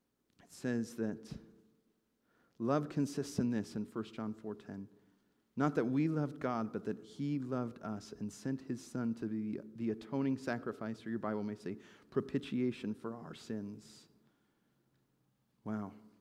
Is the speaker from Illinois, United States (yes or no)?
yes; Chicago, Illinois, United States; I grew up in Chicago, but I probably spend collectively maybe 10 hours on the average year watching professional sports.